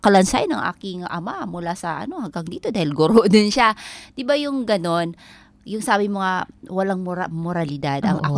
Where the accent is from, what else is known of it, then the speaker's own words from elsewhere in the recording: Eastern Visayas, Philippines; Kami ay taga Northern Samar. Mm-hmm. So talaga kami ay lumaki.